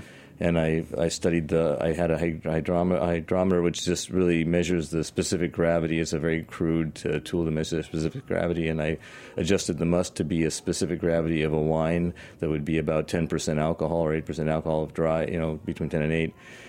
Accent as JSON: {"language": "English", "region": "Washington", "country": "United States", "said": "Vineyards are very expensive in California, and I'm from Washington State, so I looked for a place to do that."}